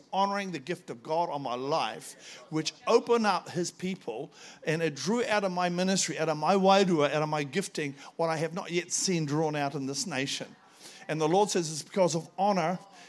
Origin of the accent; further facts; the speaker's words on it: Oamaru, Otago, New Zealand; now in Gisborne, New Zealand; Kia ora, I'm from Gizzy. Originally from Oamaru. Worked at Pukeori Freezing Works for 13 seasons.